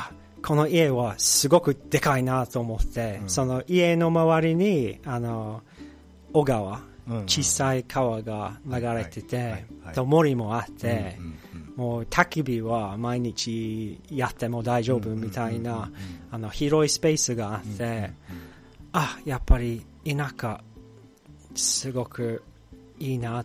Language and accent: Japanese; United Kingdom; Japanese is a second language; moved away as an adult; now in Japan; そうです、そうですね、もともとイギリス出身ですね。